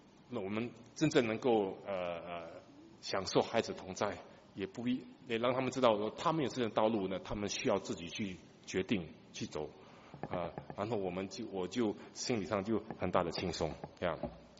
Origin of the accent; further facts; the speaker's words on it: Singapore; 我们新加坡人快乐不快乐？